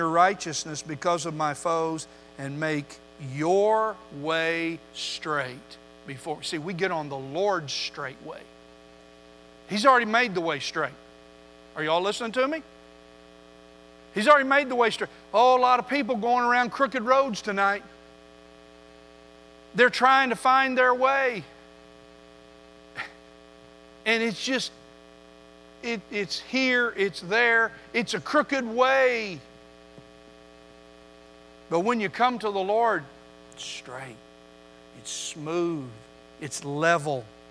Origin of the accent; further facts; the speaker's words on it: the West, United States; You know, Pat and I grew up in the West. We grew up on the other side of the Mississippi.